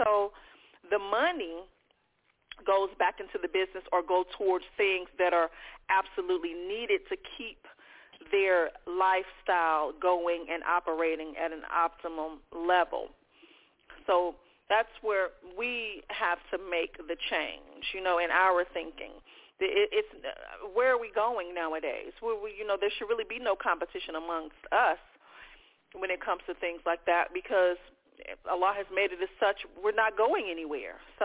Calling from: Atlanta, Georgia, United States; calling from Atlanta.

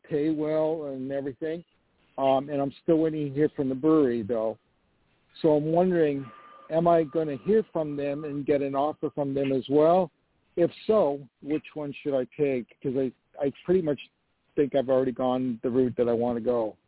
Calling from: New York, United States; I'm calling from New York. I'm 63, and I'm a Leo.

